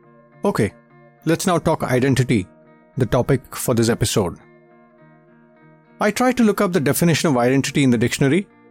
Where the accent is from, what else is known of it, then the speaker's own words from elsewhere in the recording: Tamil Nadu, India; If I take my instance, I see myself as an Indian, Tamilian, husband, son, father, friend, executive coach, sounding board, podcaster, a male, and so on.